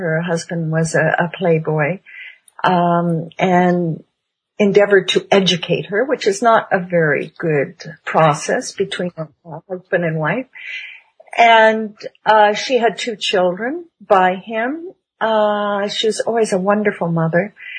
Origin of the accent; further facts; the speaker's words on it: California, United States; also born or lived in Miami; now in Canada; I was born in Miami. I was raised in California, and I am aged in Canada.